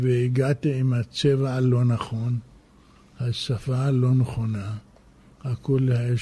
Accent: Iraq; now in Israel; ואני בדמעות עזבתי את המולדת שלי, שהייתה עיראק.

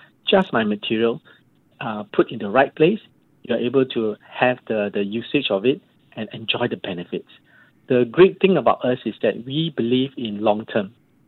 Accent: Singapore; So I hope that as a company and as a Singaporean, we can contribute to that goal.

